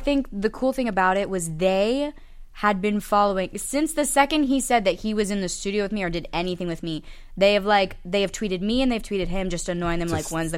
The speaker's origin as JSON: {"language": "English", "town": "Philadelphia", "region": "Pennsylvania", "country": "United States", "tie": "born or raised there", "said": "And Philly's my hometown, and I happen to be in town."}